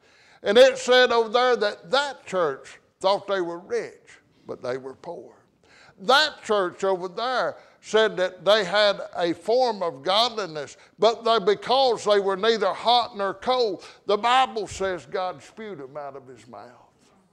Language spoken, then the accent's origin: English; United States; born there; that I was born an American.